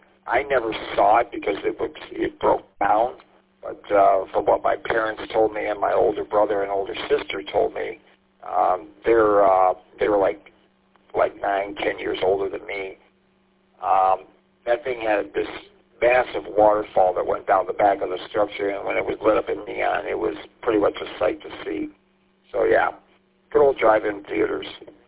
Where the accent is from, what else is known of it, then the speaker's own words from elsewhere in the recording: St. Clair Shores, Michigan, United States; growing up in St. Clair Shores, we went through that area of Cass and Grosbeck